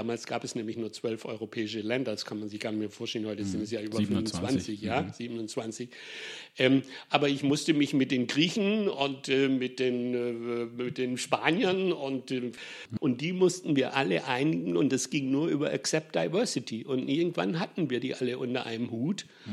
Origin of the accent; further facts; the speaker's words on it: Ispringen, Baden-Württemberg, Germany; born there; ich bin natürlich ein Schwabe, also jedenfalls ein Baden-Württemberger im wahrsten Sinn des Wortes, weil ich bin in Ispringen geboren, das ist bei Pforzheim